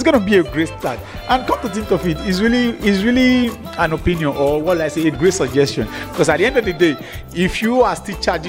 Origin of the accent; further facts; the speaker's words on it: Nigeria; As a Nigerian boy, we say boost bass, and she collect them.